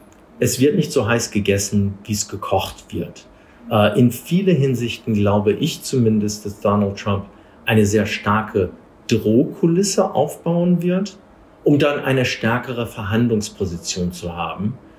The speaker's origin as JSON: {"language": "German", "region": "England", "country": "United Kingdom", "tie": "born or raised there", "also_born_or_lived": "Germany", "said": "für mich als Amerikaner, der viel Zeit in Deutschland verbracht hat und in England aufgewachsen ist"}